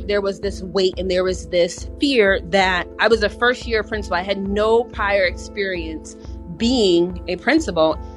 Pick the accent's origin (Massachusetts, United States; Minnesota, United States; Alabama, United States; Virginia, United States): Massachusetts, United States; Springfield; born and raised in Springfield.